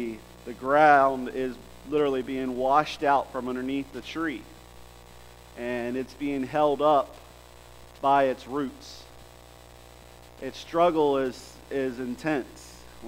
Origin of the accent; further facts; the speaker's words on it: Jacksonville, Florida, United States; I grew up in Jacksonville, and there's a park like this one.